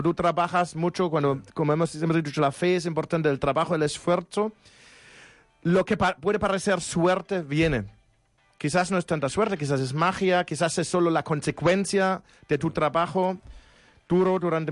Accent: Germany; Spanish is a second language; Y mira, soy alemán, ¿eh?

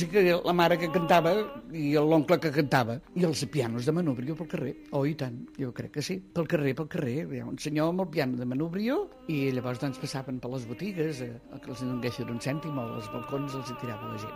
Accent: Barcelona, Catalonia, Spain; born there; tinc 83 anys, el juny en faré 84, he nascut a Barcelona.

